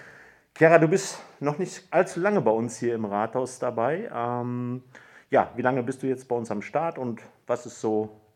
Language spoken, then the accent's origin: German; North Rhine-Westphalia, Germany; wie wir Sauerländer fragen